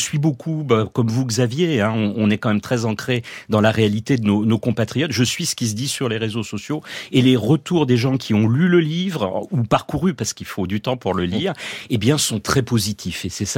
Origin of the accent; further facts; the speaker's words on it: France; nous sommes français